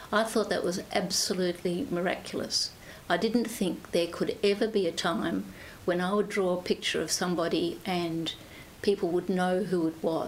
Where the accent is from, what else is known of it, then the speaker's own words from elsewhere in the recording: Bridgetown, Western Australia, Australia; born there; we were about fifth generation Australians, and I was born in Bridgetown, and I'm now 75 years old